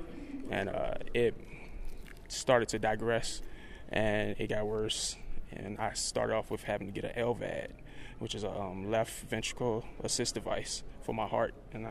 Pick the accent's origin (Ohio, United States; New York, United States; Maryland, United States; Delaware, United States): Delaware, United States; Wilmington; I'm from Wilmington, Delaware, but I represent Team Philadelphia.